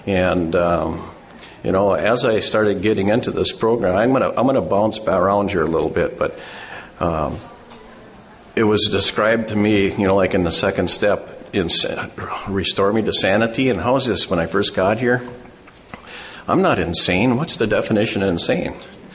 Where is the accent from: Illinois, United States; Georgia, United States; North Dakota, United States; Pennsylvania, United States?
North Dakota, United States; Fargo; I'm an alcoholic from Fargo, North Dakota.